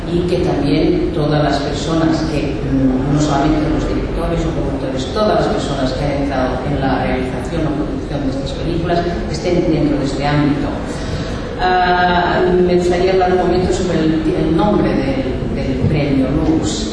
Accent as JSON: {"language": "Spanish", "country": "Spain", "said": "Somos tres españoles, dos catalanes y un vasco"}